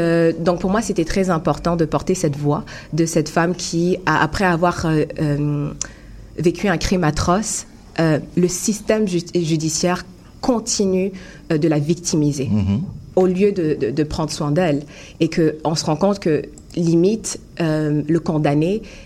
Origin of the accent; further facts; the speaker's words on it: Ottawa, Ontario, Canada; moved away as an adult; now in Montreal, Canada; Oui, j'ai grandi à Ottawa.